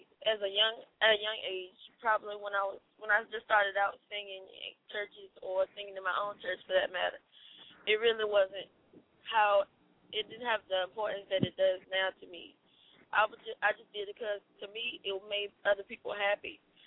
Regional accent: Atlanta, United States; Born and raised in Atlanta, North Carolina, my entire life.

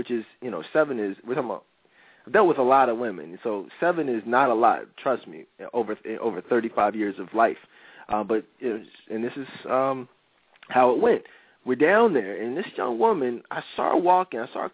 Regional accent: Philadelphia, Pennsylvania, United States; Marv, you from Philly, I'm from Philly.

